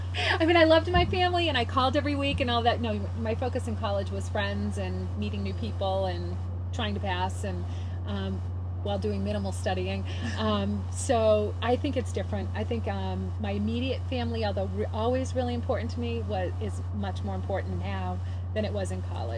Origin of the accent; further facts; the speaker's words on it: Grafton, Massachusetts, United States; I was born in 1962. I grew up in Grafton, Mass.